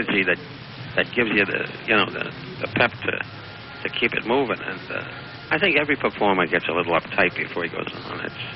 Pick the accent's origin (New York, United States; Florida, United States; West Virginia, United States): New York, United States; Jackson Heights; I'm a kid from Jackson Heights, and my mother always believed I was going to be, working the docks at Newark or something